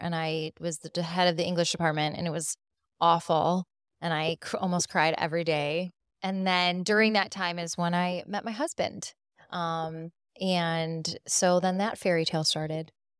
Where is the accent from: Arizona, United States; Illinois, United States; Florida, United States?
Illinois, United States; So I'm originally from the Midwest, right outside of Chicago.